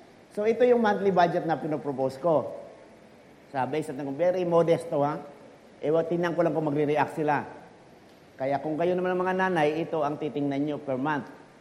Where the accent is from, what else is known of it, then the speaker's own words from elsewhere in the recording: Mindanao, Philippines; Ganun kahirap noon kasi I'm from Mindanao. We are 8 children.